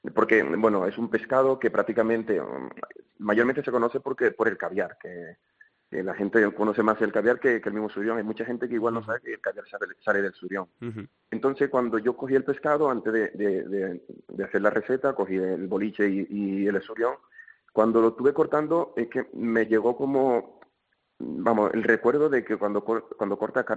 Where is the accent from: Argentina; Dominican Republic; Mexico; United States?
Dominican Republic; now in Albarracín, Spain; Yo soy dominicano, llevo viviendo aquí en Albarracín casi 15 años